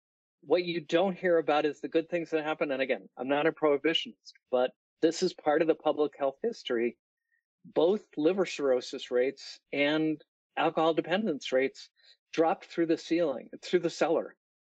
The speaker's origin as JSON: {"language": "English", "region": "Massachusetts", "country": "United States", "tie": "born or raised there", "said": "Again, in my home state, Massachusetts, we last raised the tax on alcohol in 1980"}